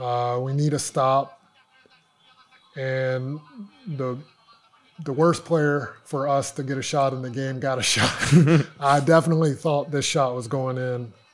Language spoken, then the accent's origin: English; United States; And also me as an American understanding it's okay to give these guys the ball.